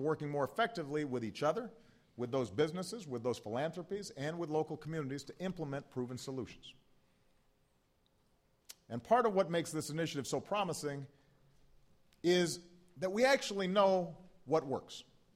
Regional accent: Illinois, United States; a Democrat from my home state, Illinois

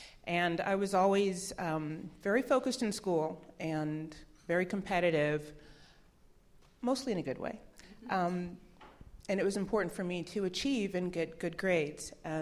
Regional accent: Detroit, Michigan, United States; I'm from Detroit. I'm a proud Detroiter, and I went to public school, you know, from elementary through high school.

